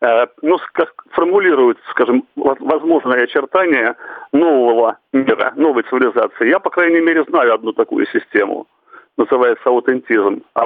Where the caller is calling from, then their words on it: Saint Petersburg, Russia; Я звоню из Петербурга.